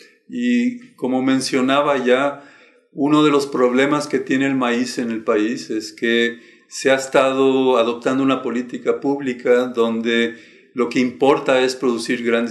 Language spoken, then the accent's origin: Spanish; Mexico; un objeto cultural que nos identifica como mexicanos